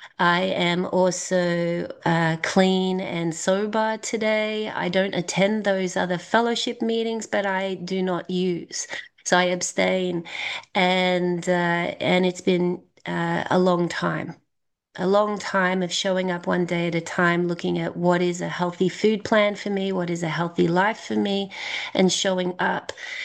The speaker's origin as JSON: {"language": "English", "town": "Melbourne", "region": "Victoria", "country": "Australia", "said": "I am from Melbourne, Australia. I've been in program since I was 21. I'm now over 50"}